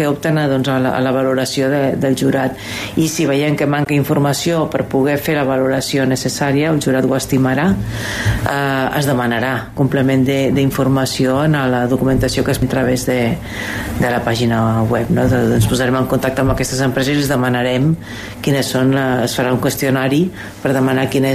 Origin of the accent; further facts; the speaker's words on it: Andorra; quan sortíem a fora a presentar-nos com a empresaris andorrans